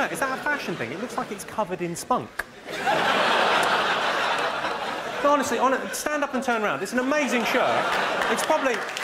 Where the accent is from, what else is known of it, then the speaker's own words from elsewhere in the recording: Slough, South East England, United Kingdom; I grew up in Slough in the 1970s.